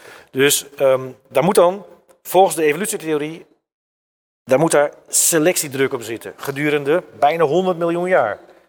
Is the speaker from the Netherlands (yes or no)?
yes; Friesland, Netherlands; Ik was heel vaak, ik kom uit Friesland, weidevogels en zo.